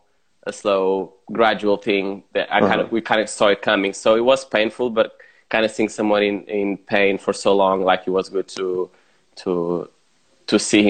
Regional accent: Lisbon, Portugal; And then I'm from Lisbon in Portugal, originally. And, I mean, I started dancing African dance. That was the first connection I had to dance when I was very young, because I came from this African community in Lisbon

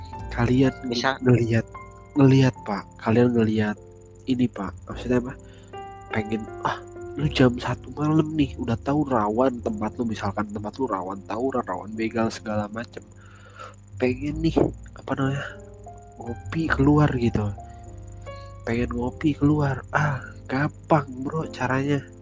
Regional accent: Bandung, West Java, Indonesia; Kalau di Bandung gitu, soalnya gue asli Bandung, gue juga ngerasain gitu

